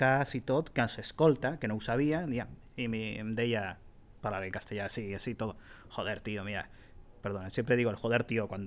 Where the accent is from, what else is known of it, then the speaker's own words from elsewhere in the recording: Argentina; Catalan is a second language; perdonin, és que sóc argentí, em costa molt el català